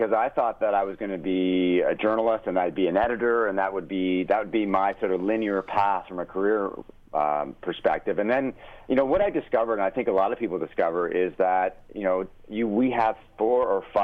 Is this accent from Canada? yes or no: yes; Canada; Well, I'm Canadian, so I play ice hockey.